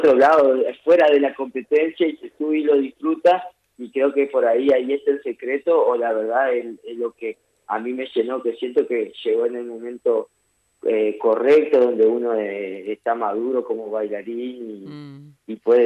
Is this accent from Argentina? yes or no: yes; Crespo, Entre Ríos, Argentina; Los dos somos entrerrianos y vivimos en Entre Ríos. Soledad es de La Paz, es paceña, yo soy de Crespo, yo vivo más o menos a unos 35 kilómetros de la capital de Paraná.